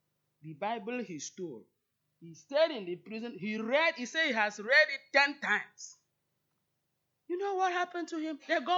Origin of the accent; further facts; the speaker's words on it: Nigeria; whether I'm from Nigeria, Africa